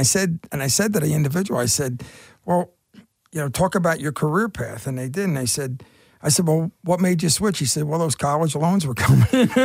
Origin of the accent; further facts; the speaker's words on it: Philadelphia, Pennsylvania, United States; I grew up in East River Drive.